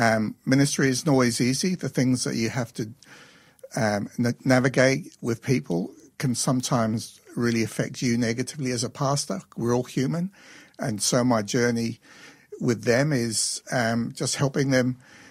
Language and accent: English; England, United Kingdom; born there; I took into it a lot of baggage from when I was a kid, when I was born in England.